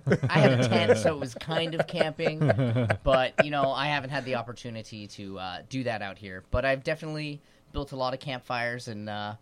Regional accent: Fairbanks, Alaska, United States; where I grew up in Fairbanks, I mean, it's just a town.

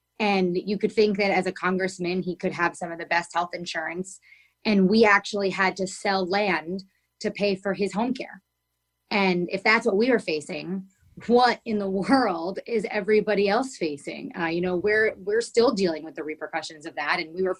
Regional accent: Saugerties, New York, United States; You know, I grew up here. I grew up in Saugerties, went to Saugerties High School, which is a public school

